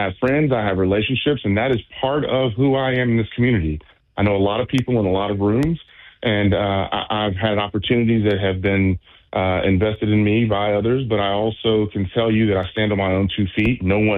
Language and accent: English; Shreveport, Louisiana, United States; I'm from West Shreveport. I grew up in that area.